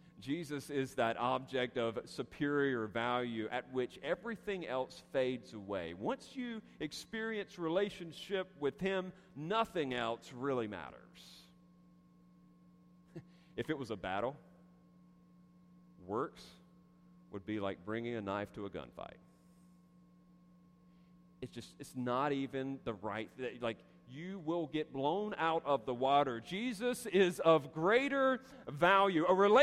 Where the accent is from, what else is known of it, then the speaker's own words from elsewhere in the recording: the South, United States; And I'm not making that up just because I'm from the South.